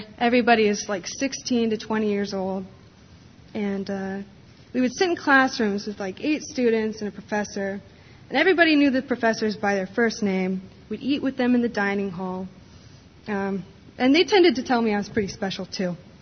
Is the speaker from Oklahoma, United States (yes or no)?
no; Ripon, California, United States; if you were in my hometown of Ripon, you might see these things called cane posters in people's yards in the front.